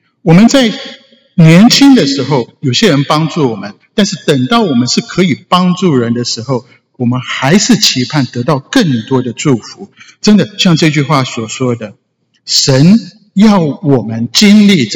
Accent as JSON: {"language": "Chinese", "country": "Taiwan", "said": "我从台湾来，我稍微讲一下台语。"}